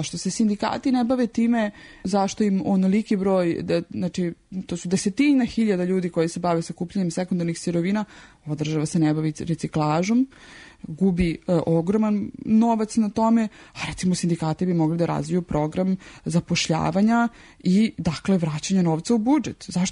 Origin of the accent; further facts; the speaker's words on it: Karaburma, Belgrade, Serbia; recimo na čitavo naselje Karaburma, odakle sam ja